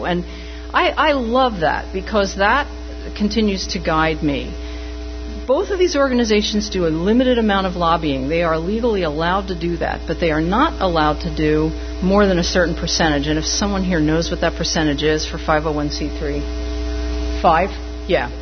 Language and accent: English; New Jersey, United States; also born or lived in Philadelphia; now in Deep River, United States; I live in a town called Deep River, population 4,500. About equidistant between Boston and New York. I grew up in New Jersey. I was born in Philadelphia.